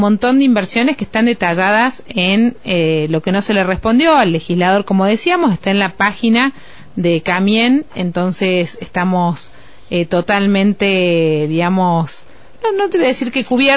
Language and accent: Spanish; Catamarca, Argentina; A mí como catamarqueña, a mí como argentina